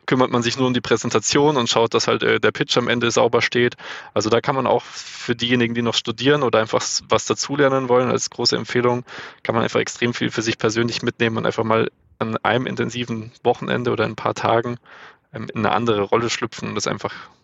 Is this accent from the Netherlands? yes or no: no; Pfaffenhofen, Bavaria, Germany; also meine Heimatstadt Pfaffenhofen